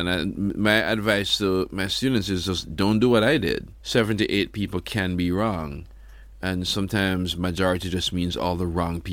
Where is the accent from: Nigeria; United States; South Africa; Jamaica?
Jamaica; I mean, I'm Jamaican. We do everything to a soundtrack.